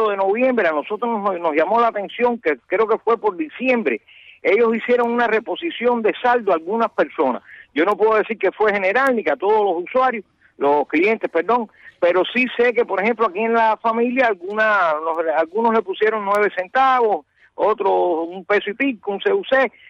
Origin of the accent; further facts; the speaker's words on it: Havana, Cuba; soy natural de La Habana